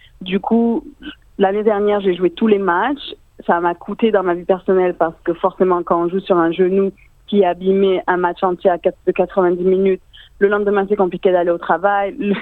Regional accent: south of France, France; moi je suis du Sud, j'habite près de Marseille

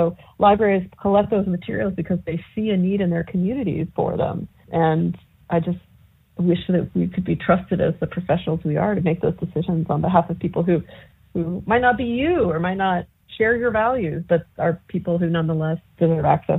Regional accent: Idaho, United States; When I think about a young person growing up in Idaho like I did

